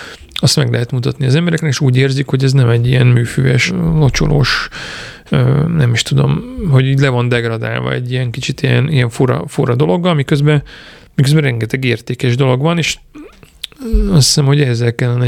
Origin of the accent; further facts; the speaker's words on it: Dunajská Streda, Trnava Region, Slovakia; itt vagyunk Dunaszerdei közepén, én itt nőttem fel, legalábbis én 11-12 éves koromig itt éltem